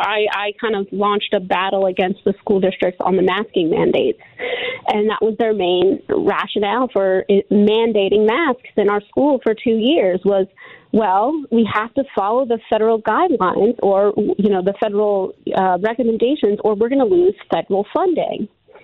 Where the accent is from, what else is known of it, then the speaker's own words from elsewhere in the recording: Pennsylvania, United States; I'm from Delaware County, but I'm in Chester County now, so I'm the chair for Chester County Moms for Liberty.